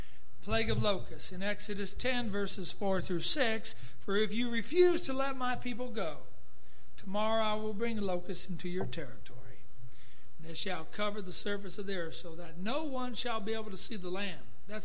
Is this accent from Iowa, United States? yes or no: yes; Iowa, United States; Okay, growing up in Iowa, farmers dreaded the hail storm because it could wipe out the majority of a crop.